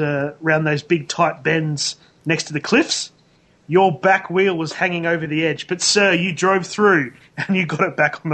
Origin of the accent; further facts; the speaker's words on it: Brisbane, Queensland, Australia; from Brisbane, Australia.